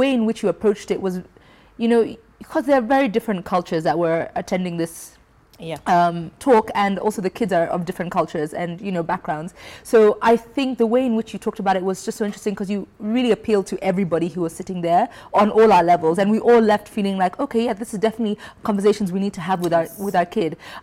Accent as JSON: {"language": "English", "country": "Kenya", "tie": "born or raised there", "said": "growing up in Kenya, you know, this is a very taboo subject."}